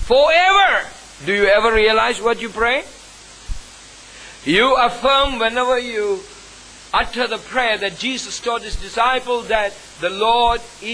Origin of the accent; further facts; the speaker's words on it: India; Of course, I was brought up in India.